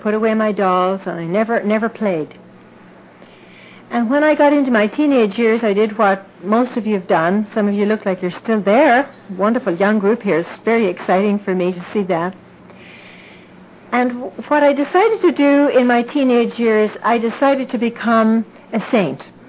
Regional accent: Ireland; I was born and raised in Ireland.

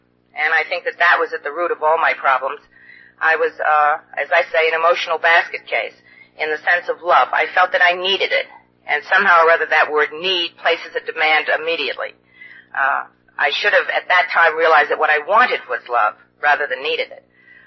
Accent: New York, United States; another anonymity break, and I'm from New York.

